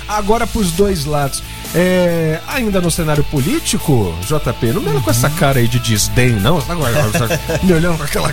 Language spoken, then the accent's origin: Portuguese; Brazil; A gente, como cidadão, como brasileiro, a gente quer saber de propostas